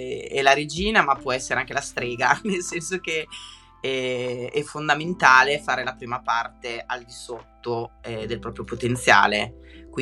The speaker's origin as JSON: {"language": "Italian", "town": "Rimini", "region": "Emilia-Romagna", "country": "Italy", "said": "io sono di Rimini"}